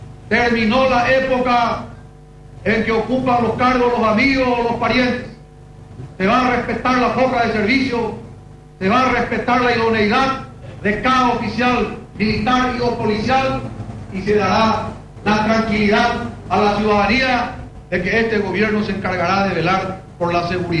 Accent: Paraguay; No vengo con resentimiento, no tengo odios, tampoco rectores. Vengo como paraguayo

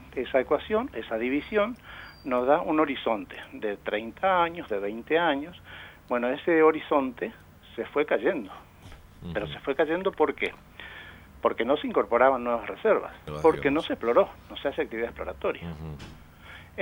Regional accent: Argentina; muy contentos y orgullosos como argentinos

